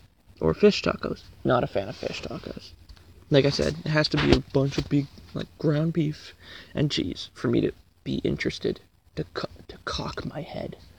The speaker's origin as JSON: {"language": "English", "country": "Canada", "said": "Yeah, if you couldn't guess, so far from the hints, I'm Canadian. Yeah, there's not a whole lot of guns up here."}